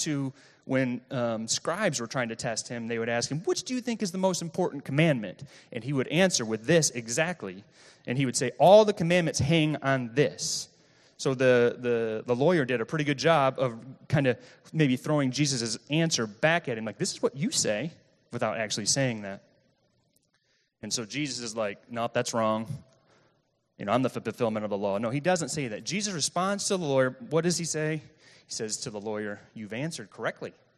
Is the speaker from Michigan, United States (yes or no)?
yes; Flint, Michigan, United States; now in Kalamazoo, United States; Like, I grew up near Flint, Michigan.